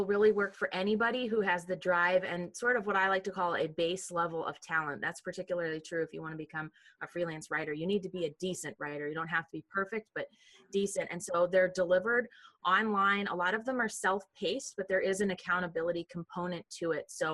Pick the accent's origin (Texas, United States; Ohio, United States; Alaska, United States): Ohio, United States; also born or lived in Virginia; I grew up in Ohio and then went to college and graduate school in Virginia.